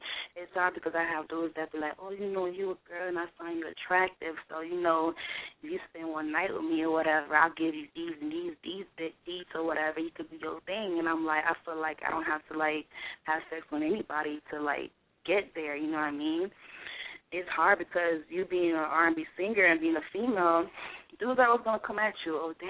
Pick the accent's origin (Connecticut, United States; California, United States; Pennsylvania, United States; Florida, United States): Florida, United States; Miami; I'm from Miami, you know, shout out to Miami 305. I'm from Miami